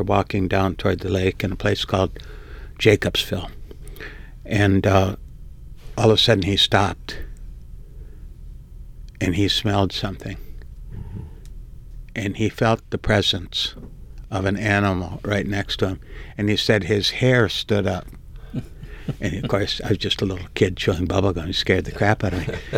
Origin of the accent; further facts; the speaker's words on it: Detroit, Michigan, United States; even though I'm from Detroit, I spent my summers in the UP in a remote farm.